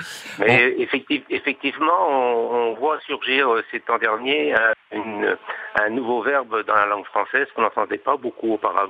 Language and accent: French; Concarneau, Brittany, France; Concarneau, très bien exactement.